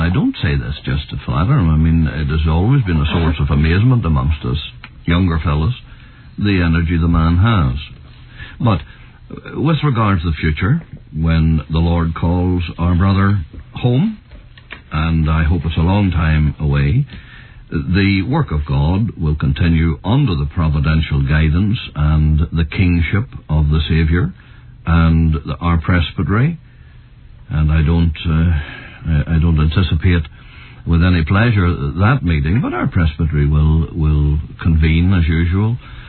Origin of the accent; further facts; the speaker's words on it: Northern Ireland, United Kingdom; I was born and raised in County Fermanagh. I have spent the larger part of my life back down in that part of the world. There's a Roman Catholic majority there.